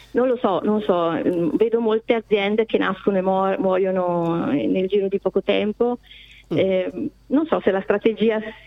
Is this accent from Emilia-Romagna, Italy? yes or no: no; Brescia, Lombardy, Italy; perché siamo di Brescia